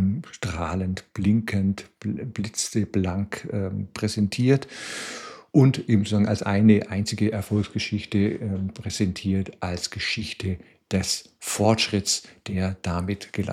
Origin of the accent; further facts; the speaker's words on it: West Germany, Germany; now in Chemnitz, Germany; ich lebe in Chemnitz. Ich bin eine ganze Weile schon Chemnitzer. Ich komme aus dem Westen. Ich kam aus dem Westen nach Chemnitz, kurz nach der Wende.